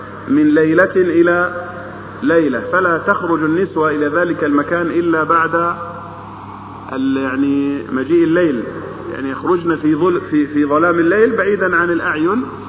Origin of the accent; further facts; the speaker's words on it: Upper Egypt, Egypt; وأذكر وأنا طفل صغير كنت أذهب إلى بلدتي في الصعيد